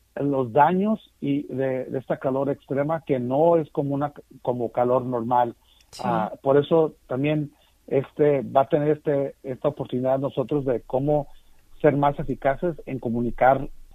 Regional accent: Los Angeles, California, United States; nosotros de que nos criamos en Los Ángeles, que desde niños nos enseñaron a ahorrar agua y ahorrar la energía

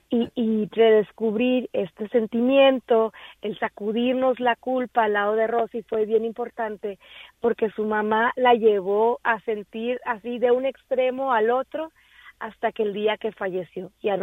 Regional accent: Mexico; Yo soy mexicana, y a veces vamos al doctor aquí y nos crea un shock cultural.

